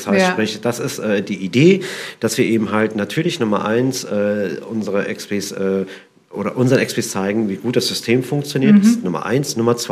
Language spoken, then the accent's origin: German; Berlin, Germany; Ich bin Berliner